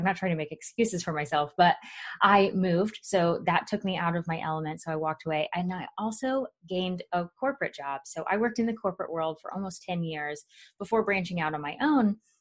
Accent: Florida, United States; now in Oklahoma, United States; And then I moved. So I'm from Florida. I then moved to Oklahoma.

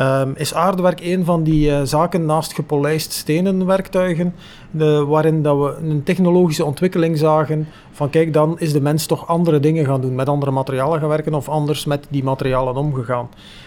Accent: Bruges, West Flanders, Belgium; Maar ik ben afkomstig uit Brugge

